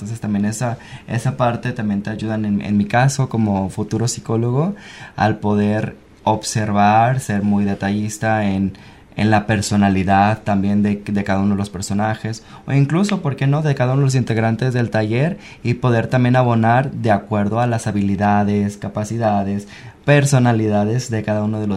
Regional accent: Colima, Mexico; Soy de Colima, allá lo empecé a hacer.

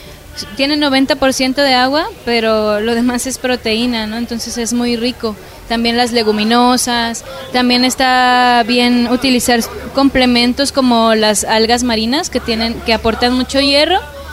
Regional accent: San Gabriel, Jalisco, Mexico; now in Ciudad Guzmán, Mexico; Vengo de San Gabriel.

